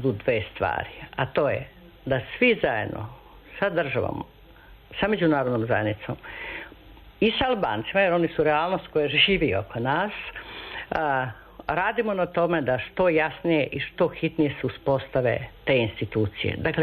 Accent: Pristina, Kosovo; Ja dolazim iz Prištine

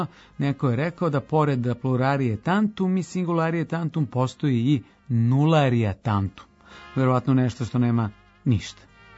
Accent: Bosnia & Herzegovina; Reč jednina kod nas u Bosni zvuči kao nadimak nekog precoljka od metar i žilet.

